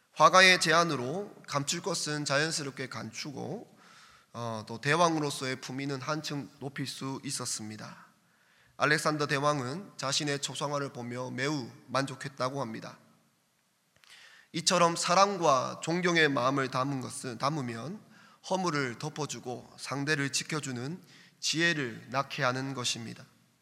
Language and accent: Korean; Miryang, South Gyeongsang, South Korea; 저의 고향인 밀양까지 오셔서